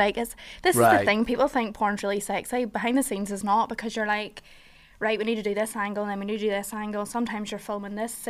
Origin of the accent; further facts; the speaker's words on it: Ireland; I'm Irish, obviously, I'm from Ireland